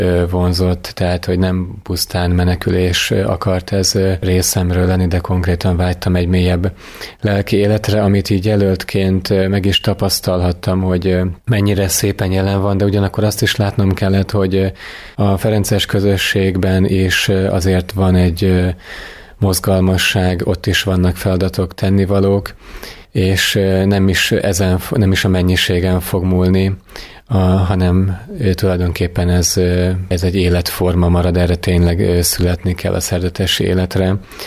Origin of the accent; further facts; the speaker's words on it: Kiskunfélegyháza, Bács-Kiskun, Hungary; A felszentelésem után egy évet töltöttem szülővárosomban, Kiskunfélegyházán